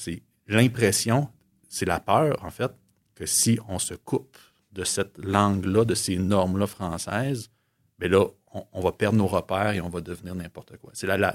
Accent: Quebec, Canada; la culture française, c'est notre culture d'origine en tant que Québécois francophone

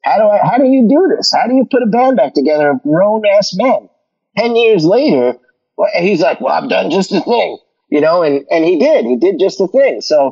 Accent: New Jersey, United States; We're New Jersey. We're all Irish Catholics.

